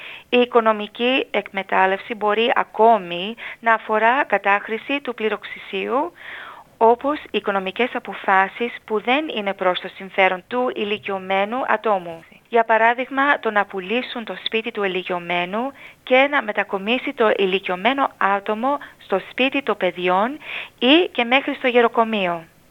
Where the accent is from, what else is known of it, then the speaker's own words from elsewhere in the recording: Greece; δεν συμβαίνει στην ελληνική παροικία μόνο και μόνο επειδή είμαστε Έλληνες